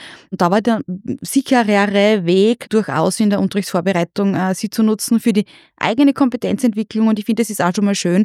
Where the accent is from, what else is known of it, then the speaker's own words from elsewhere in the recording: Styria, Austria; als Steirerin schmerzt es etwas, dass die Nutzung von West nach Ost abnimmt